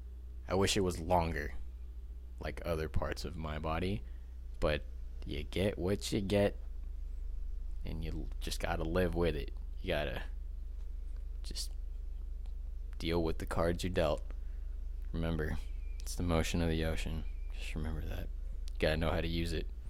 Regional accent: United States; born there; I love being American. I love this country. Yes, it has its flaws, but what country doesn't? I love the United States. I'm proud to be born here

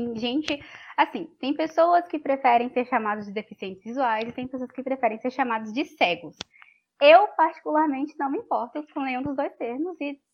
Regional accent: Vitória, Espírito Santo, Brazil; sou de Vitória, no Espírito Santo, tenho 25 anos, sou psicóloga e sou pessoa com deficiência, sou cega total.

